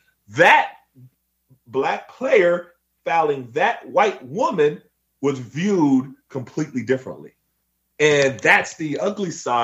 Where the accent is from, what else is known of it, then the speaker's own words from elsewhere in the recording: Tulsa, Oklahoma, United States; I grew up in Tulsa, Oklahoma, and it's the home of the Tulsa Race Massacre